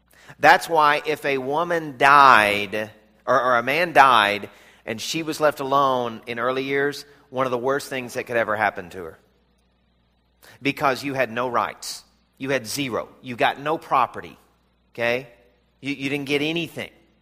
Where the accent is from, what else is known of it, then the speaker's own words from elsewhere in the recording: the South, United States; This is in the South when I was growing up in the South.